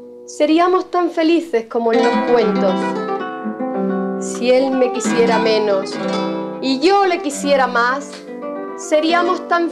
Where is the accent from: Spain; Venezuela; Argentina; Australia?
Spain; yo he aprendido en mi tierra cuando era niña, es decir, la Baja Extremadura o la Alta Andalucía